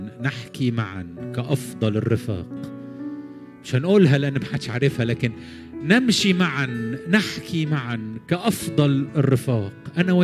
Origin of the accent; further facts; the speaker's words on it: Egypt; يا رب حرك ايديك على بلدنا مصر